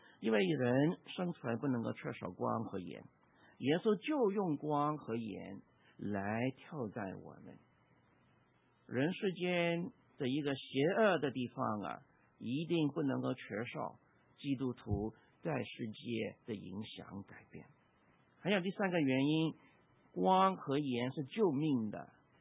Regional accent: Guangdong, China; now in United States; 我们广东人的话这个大便泡，

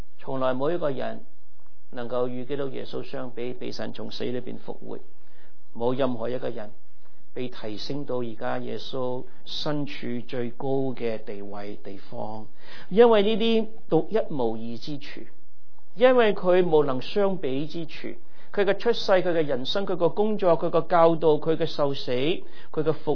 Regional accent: China; 我们中国人讲一句话

